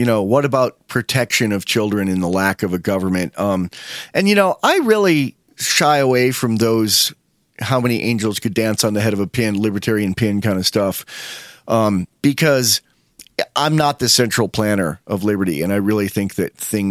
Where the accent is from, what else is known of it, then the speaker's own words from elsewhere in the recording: Wyoming, United States; And I said, that's not huge, man. I'm from Wyoming. That's someone's front yard here.